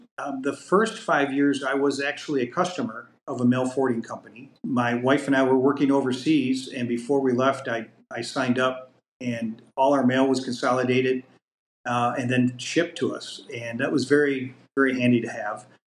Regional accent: Michigan, United States; now in South Dakota, United States; And I remember back in grade school when I grew up in Michigan, learning that South Dakota's legislature only met for 2 months a year.

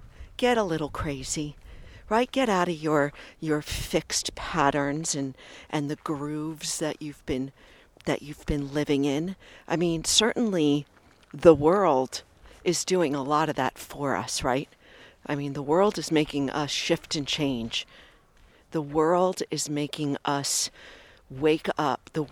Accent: Brooklyn, New York, United States; I'm from Brooklyn, by the way, so this is all quite new to me.

